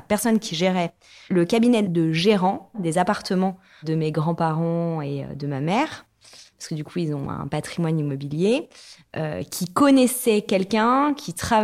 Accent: Île-de-France, France; J'ai grandi en région parisienne.

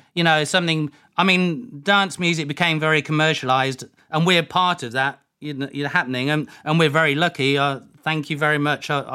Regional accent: Leicester, East Midlands, United Kingdom; I always said, no, I'm from Leicester. I was born in Leicester.

